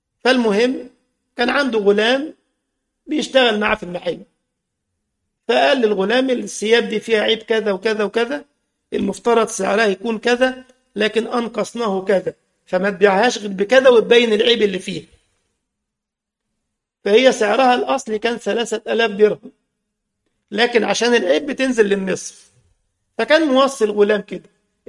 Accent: Egypt; ودلوقتي بقى البيع بالفهلوه كما يقال عندنا في مصر

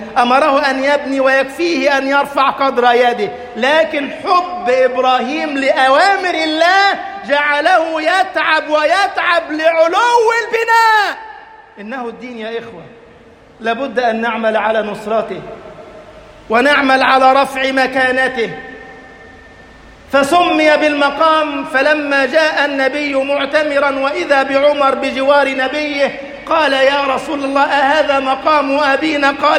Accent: Egypt; اللهم اجعل بلدنا مصر أمنا أمانا، سخاء رخاء

